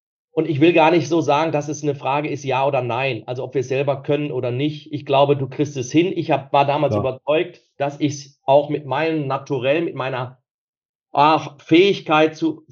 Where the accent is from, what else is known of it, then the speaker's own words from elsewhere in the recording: North Rhine-Westphalia, Germany; als Ruhrpottler